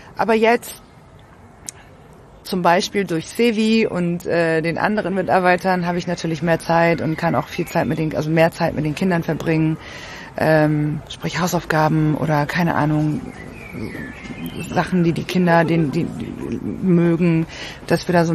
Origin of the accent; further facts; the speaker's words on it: Berlin, Germany; Genau, ich komme auch aus der Türkei. Genau, ich bin aber in Berlin geboren und bin immer in Deutschland aufgewachsen, also ich war nie woanders.